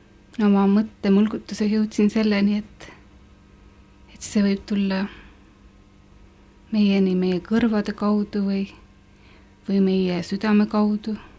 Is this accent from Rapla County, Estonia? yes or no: yes; Märjamaa, Rapla County, Estonia; minu kodukandis Märjamaal. See on pisikene koht Tallinna ja Pärnu keskel ja jääb Rapla maakonda.